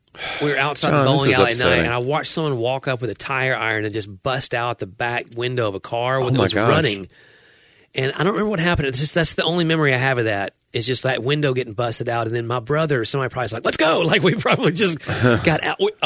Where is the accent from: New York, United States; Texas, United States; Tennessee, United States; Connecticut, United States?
Tennessee, United States; Nashville; born or raised there